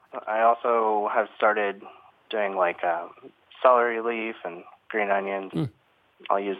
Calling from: Phoenix, Arizona, United States; I'm calling from Phoenix.

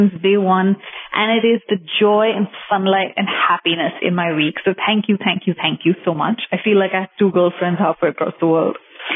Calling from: India; I'm calling you from India.

